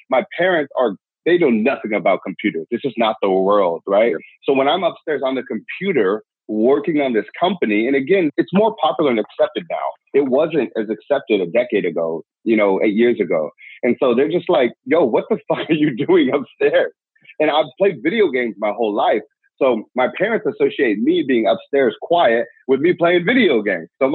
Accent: San Diego, California, United States; Born and raised in San Diego. Both my parents grew up on welfare.

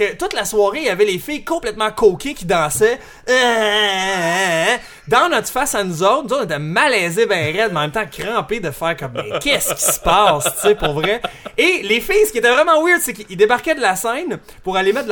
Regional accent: Montreal, Quebec, Canada; Nous on est Montréalais

